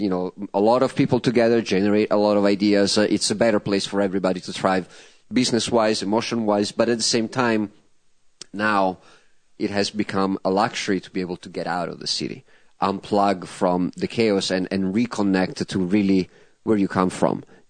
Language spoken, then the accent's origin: English; Tuscany, Italy; now in United States; I grew up in Tuscany. I always knew where my meat came from. When I moved to California, all of a sudden, I did not have farms around.